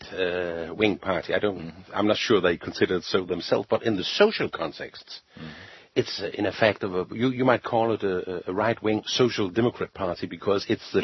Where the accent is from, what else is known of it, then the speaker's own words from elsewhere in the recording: Denmark; he found out that I was European and asked where I was coming from. I was coming from Denmark.